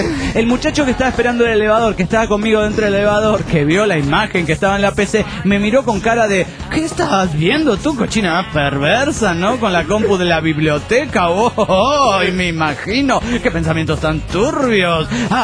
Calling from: Washington, District of Columbia, United States; de Washington D.C.

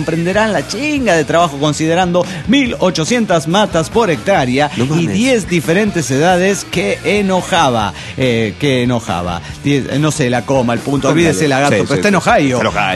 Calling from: Nuevo Laredo, Tamaulipas, Mexico; de Nuevo Laredo, Tamaulipas.

